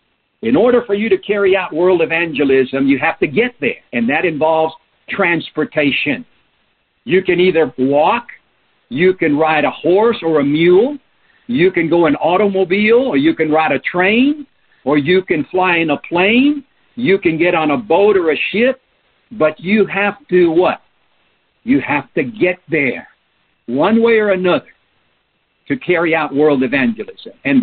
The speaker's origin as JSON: {"language": "English", "country": "Peru", "tie": "born or raised there", "also_born_or_lived": "Southeast Asia", "first_language": "Spanish", "second_language": "English", "said": "My native language, I was born in Peru, and so I grew up speaking Spanish."}